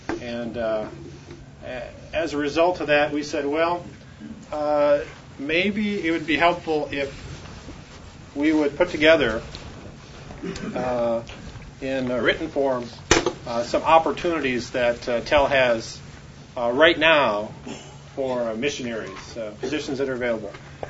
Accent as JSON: {"language": "English", "country": "United States", "said": "It's my favorite city in Singapore because it's very easy for me as an American."}